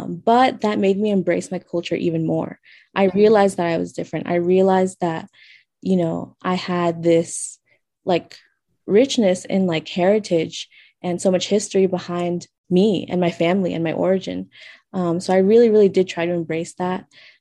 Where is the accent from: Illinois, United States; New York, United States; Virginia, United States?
Virginia, United States; Harrisonburg; I was born and raised in Harrisonburg, so I'm a townie.